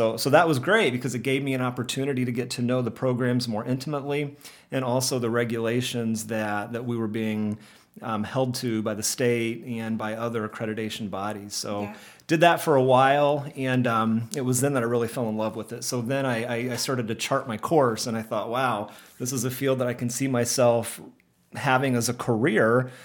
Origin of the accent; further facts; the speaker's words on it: Terre Haute, Indiana, United States; I was born and raised in Terre Haute, Indiana, home of Special Olympics, which is kind of where I got introduced to this field.